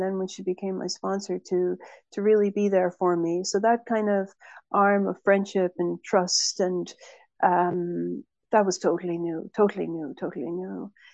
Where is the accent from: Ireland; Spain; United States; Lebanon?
Ireland; Cork, Munster; also born or lived in Dublin; In 2007, I moved from Cork here in the south of Ireland, where I live now again, where I grew up.